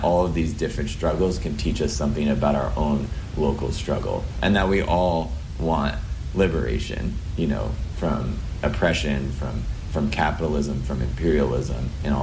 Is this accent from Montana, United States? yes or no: yes; Montana, United States; growing up in Montana. You know, it's a rural place in the United States that really there's not a large Palestinian community really at all.